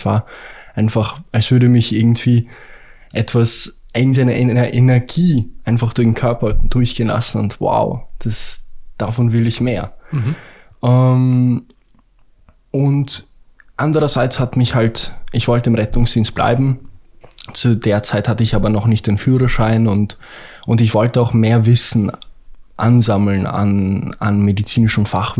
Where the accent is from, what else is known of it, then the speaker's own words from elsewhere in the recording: Vienna, Austria; ich komme ja auch aus Wien.